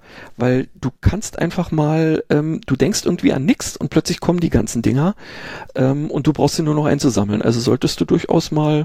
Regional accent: Berlin, Germany; ich bin ja in Berlin geboren und aufgewachsen

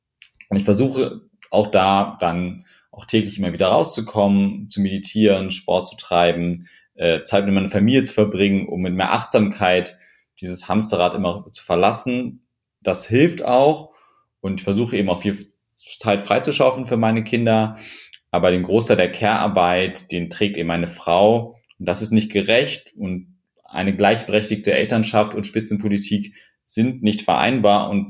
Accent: Hanover, Lower Saxony, Germany; Also ich bin nicht in armen Verhältnissen aufgewachsen, aber nicht in reichen Verhältnissen aufgewachsen. Ich bin in Hannover im Stadtteil aufgewachsen

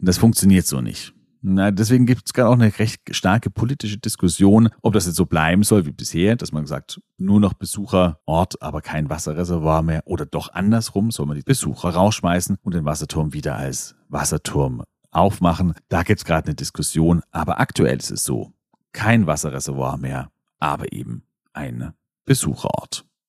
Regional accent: Riyadh, Riyadh Province, Saudi Arabia; Und zwar in Riad, in meiner Heimatstadt.

